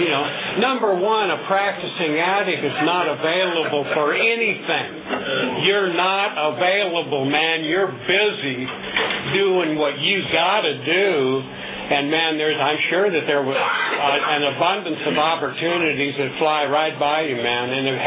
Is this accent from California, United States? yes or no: yes; Compton, California, United States; now in Ventura, United States; And originally, I'm from Compton. I was born in Compton, and it was the area that I started out in. And now I live in Ventura